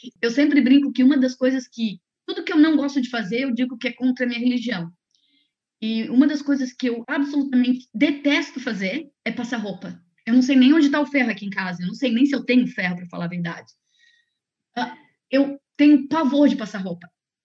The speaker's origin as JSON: {"language": "Portuguese", "town": "Florianópolis", "region": "Santa Catarina", "country": "Brazil", "tie": "born or raised there", "said": "Eu sou manezinha da ilha, literalmente. Nascida, crescida, vivida, cuspida, o que seja em Florianópolis. Eu cresci onde todo mundo vai, quer passar as férias."}